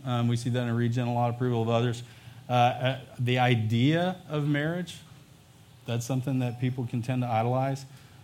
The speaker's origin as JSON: {"language": "English", "town": "Dallas", "region": "Texas", "country": "United States", "tie": "born or raised there", "said": "Born and raised in Dallas, grew up here, moved back here. So I'm a Dallasite, I guess."}